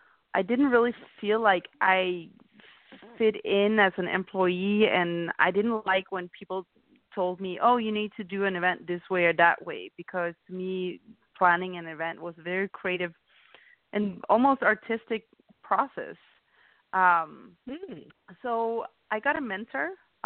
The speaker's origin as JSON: {"language": "English", "country": "Denmark", "second_language": "English", "moved": "as an adult", "lives_now": "United States", "said": "So first of all, I'm from Denmark. Everybody can probably hear I have a little bit of an accent, even though I have been living in multiple countries and now been in the States for, I guess, on and off for 8 years."}